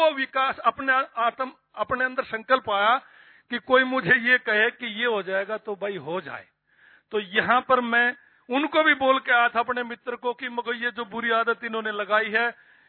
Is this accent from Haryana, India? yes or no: yes; Haryana, India; हम हरियाणा से बिलोंग करते हैं, हरियाणा की उस कम्युनिटी से जो सबसे ज्यादा स्पोर्ट्स में भी और अलर्टपन में भी रुचि रखती है।